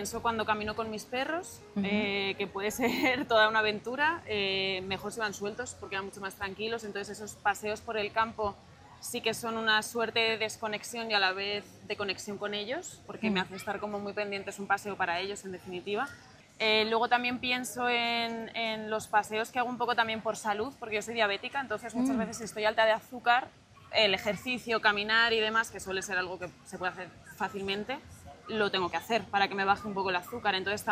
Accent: Segovia, Castile and León, Spain; now in Madrid, Spain; Sí, yo soy de Segovia

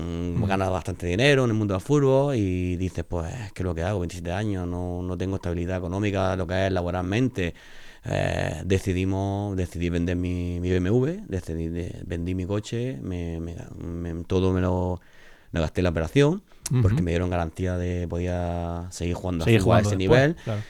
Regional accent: Andalusia, Spain; futbolista, 24 años, almeriense

